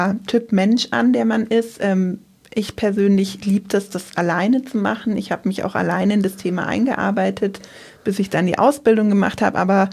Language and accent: German; Berlin, Germany; ich bin ja aus dem Südosten Berlin, so Köpenicker Raum.